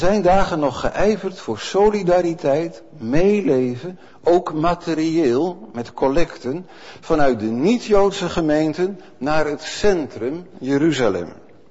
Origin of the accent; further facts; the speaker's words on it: Netherlands; zolang wij dat als Nederlanders, als Hollanders hebben uitgehouden.